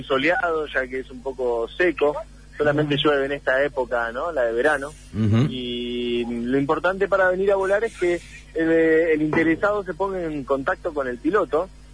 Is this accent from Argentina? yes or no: yes; Bahía Blanca, Buenos Aires Province, Argentina; moved away as an adult; now in Córdoba, Argentina; Es que yo soy de Bahía Blanca.